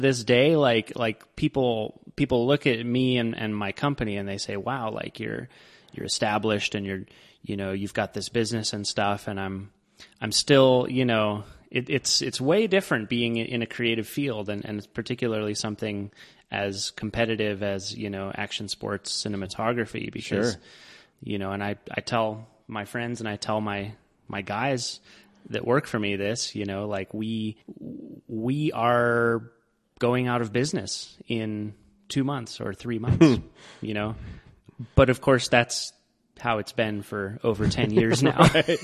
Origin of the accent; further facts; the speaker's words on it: Colorado, United States; A lot of that just comes from being born and raised in Colorado.